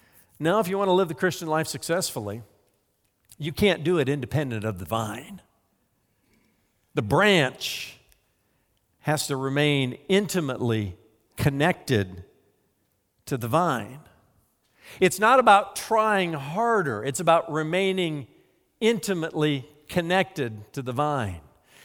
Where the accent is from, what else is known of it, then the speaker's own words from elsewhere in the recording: United States; I'm an American, not an Americant.